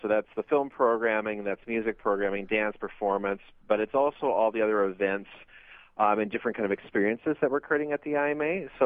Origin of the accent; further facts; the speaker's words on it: Minnesota, United States; moved away; So, yeah, I'm originally from Minnesota, and I'm recently moved here. So we came here last March.